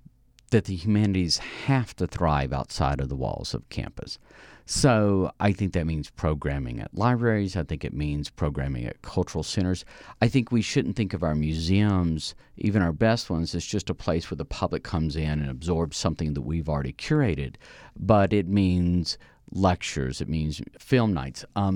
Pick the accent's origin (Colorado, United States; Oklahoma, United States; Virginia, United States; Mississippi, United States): Mississippi, United States; So, for example, I'm from Mississippi. I graduated in a class of 29 people.